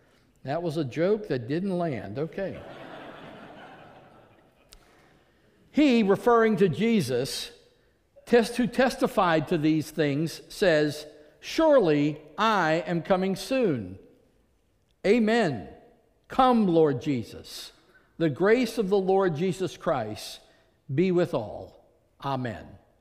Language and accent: English; New Orleans, Louisiana, United States; born there; I was born in New Orleans, and so in preparation for this week, I went ahead and looked at topo maps, because if you're born in New Orleans, the truth is we are a city that was built below sea level.